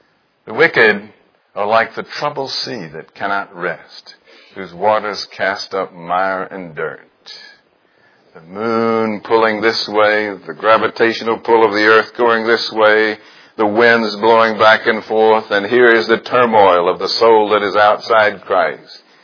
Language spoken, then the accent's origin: English; Jackson, Mississippi, United States; When I was a young boy growing up in Jackson, Mississippi, which is right near to where we are, my one claim to fame was that I was state yo-yo champion.